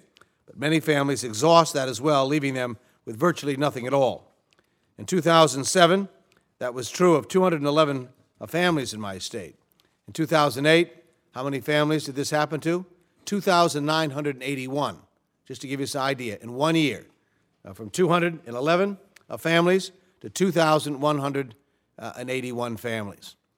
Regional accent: Connecticut, United States; Again, in my home state, Connecticut offers, I think, a good example of what's going on.

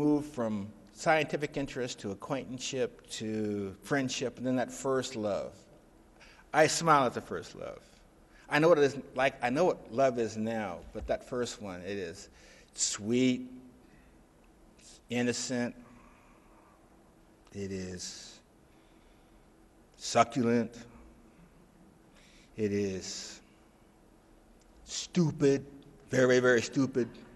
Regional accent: Spokane, Washington, United States; I grew up in Spokane where if my neighborhood had fallen off the planet, they would probably had a celebration.

